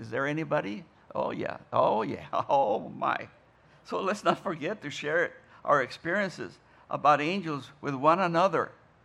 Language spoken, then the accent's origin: English; Mexico; I remember in my hometown in Mexico, when a baby would die, people would say, oh, they became angels.